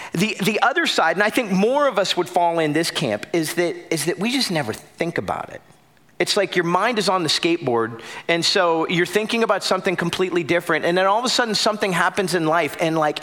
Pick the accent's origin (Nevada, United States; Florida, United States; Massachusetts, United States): Florida, United States; So I grew up in South Florida, and I grew up loving surfing and skateboarding and wakeboarding.